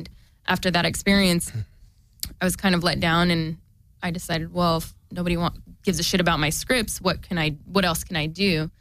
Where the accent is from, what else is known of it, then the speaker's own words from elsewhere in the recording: Sacramento, California, United States; I grew up in Sacramento.